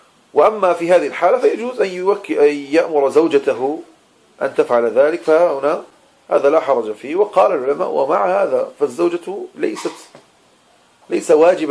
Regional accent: Marrakesh, Marrakesh-Safi, Morocco; عندما أكون في مدينتي مراكش أتحرج من لبس العمامة

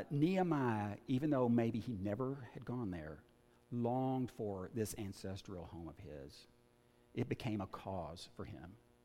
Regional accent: Texas, United States; also born or lived in Kentucky, United States; I'm from Texas, and I still love Texas. I still get a little perturbed today when people introduce me as a native from Texas, when they're introducing me.

